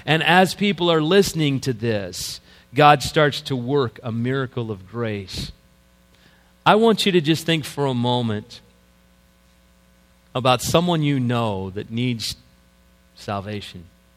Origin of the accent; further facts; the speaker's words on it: Deep South, United States; I know, as I was raised in the Deep South, that my grandparents on both sides were racist.